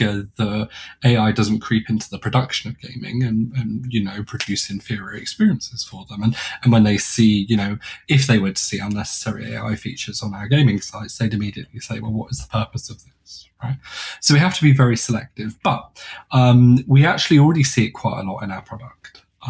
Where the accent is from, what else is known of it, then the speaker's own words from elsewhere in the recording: United Kingdom; You know, I'm a British male in my late 30s, you know, that has a busy toddler to run around and everything else.